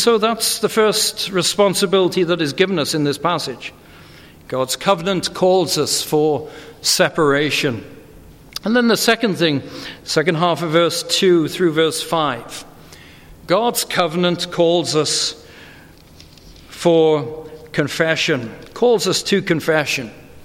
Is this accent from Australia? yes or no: no; United Kingdom; now in United States; I came to a country 16 years ago. I grew up in Britain